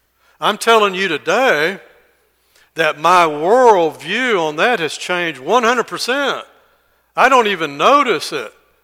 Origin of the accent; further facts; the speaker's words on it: Corpus Christi, Texas, United States; As I said, I was raised in Corpus with a very large Navy base, a large Navy presence, and most of those men had tattoos.